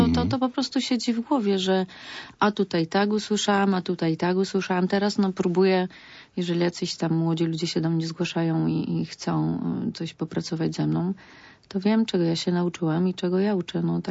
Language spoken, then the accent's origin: Polish; Greater Poland Voivodeship, Poland; accent: Poznań; Że mówię po poznańsku, że nie umiem mówić, że zaciągam, że mam złą dykcję